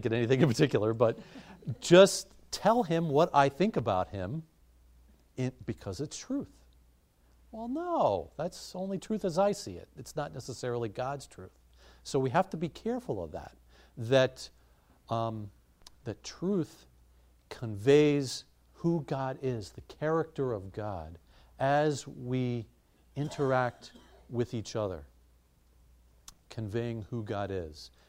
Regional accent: Kentucky, United States; Now, I grew up in Kentucky, and we go and visit my parents there usually once a year.

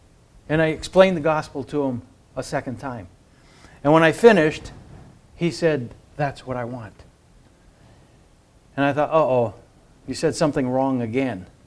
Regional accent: Brazil; I was a missionary kid growing up in Brazil

